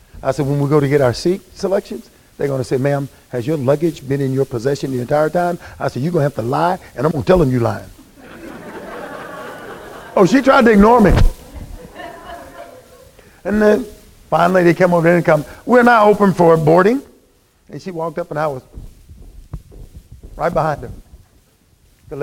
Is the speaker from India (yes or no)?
no; the South, United States; I know what she's trying to tell me. I'm from the South.